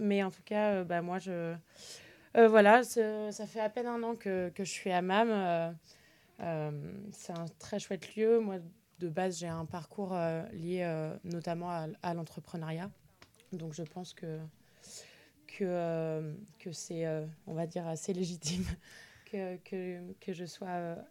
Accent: Centre-Val de Loire, France; je suis un pur produit de la Touraine, je suis née en Touraine, j'ai grandi en Touraine et j'ai fait toutes mes études ici

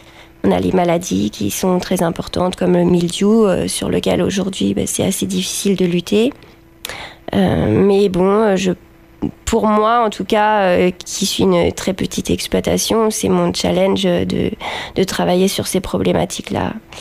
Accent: Chanteloup, France; on est cousins et on vient de Chanteloup, du monde agricole. Nos pères étaient agriculteurs.

